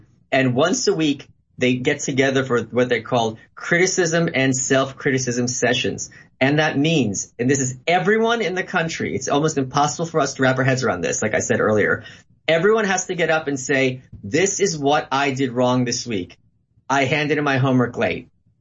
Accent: New York City, New York, United States; It was very, very disturbing to see as a New Yorker.

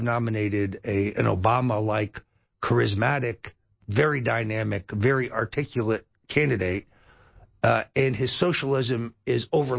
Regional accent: Florida, United States; In my home state of Florida, I am pessimistic about both the governor's race and the Senate race

